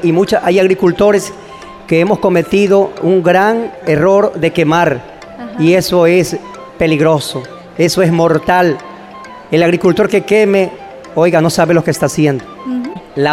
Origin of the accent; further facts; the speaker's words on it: Santa Lucía, Guayas, Ecuador; Bueno, yo soy, mi cantón es Santa Lucía, provincia del Guayas, el cantón más caluroso de la costa ecuatoriana.